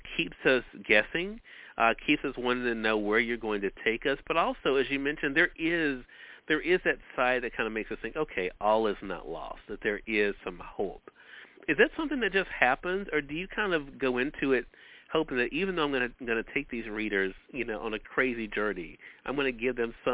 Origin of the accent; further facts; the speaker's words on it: Mississippi, United States; I literally have not left my home state of Mississippi in 2 years now because of the pandemic